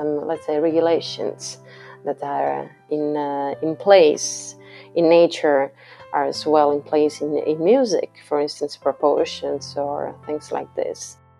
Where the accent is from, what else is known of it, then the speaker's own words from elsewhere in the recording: Tuscany, Italy; English is a second language; there's a strong DNA related to classical music in my home place, in my hometown, and in Tuscany as well.